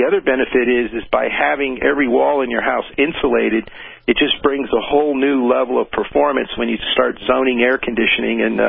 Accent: Florida, United States; So I'm from Florida. I have a conventional home that I've lived in for 25 years.

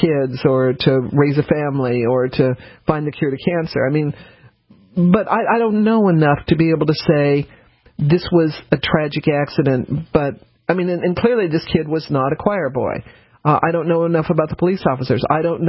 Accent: United States; I'm an American. I've done it.

